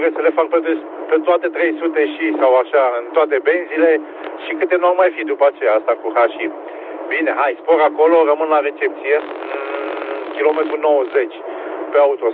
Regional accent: Fetești, Ialomița County, Romania; also born or lived in Brașov; Am locuit 30 de ani în Brașov. Indicativul este de districtul 6. Deloc sunt din Ialomița, Fetești.

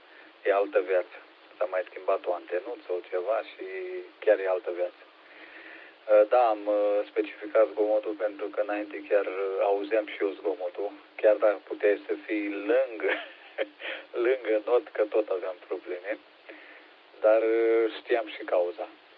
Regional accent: Bacău, Bacău County, Romania; sunt din Bacău.

